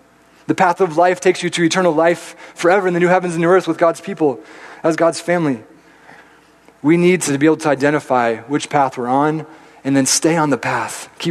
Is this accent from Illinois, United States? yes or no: no; Chattanooga, Tennessee, United States; I grew up in Tennessee, in Chattanooga, Tennessee, and we were pretty close to the Appalachian Trail.